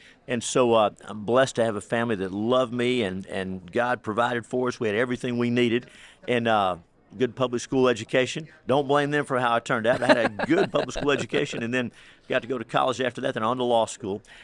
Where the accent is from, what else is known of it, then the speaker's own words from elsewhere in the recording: Texas, United States; So I grew up in East Texas, the area that I am blessed to represent now.